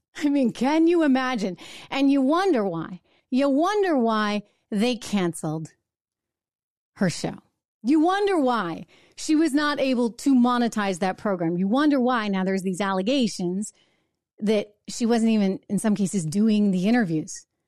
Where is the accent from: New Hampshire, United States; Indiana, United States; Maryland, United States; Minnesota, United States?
New Hampshire, United States; That's my home state. Live free or die is on every single license plate.